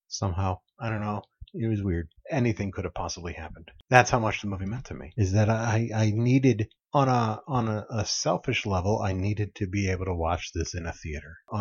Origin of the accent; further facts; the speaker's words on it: Ohio, United States; one, I'm from Ohio, and we have the Ohio State University